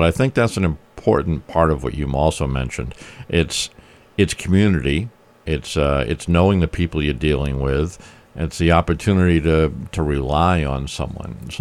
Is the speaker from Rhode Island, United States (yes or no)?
yes; Warwick, Rhode Island, United States; I mean, I grew up in Warwick. That was not the way it was.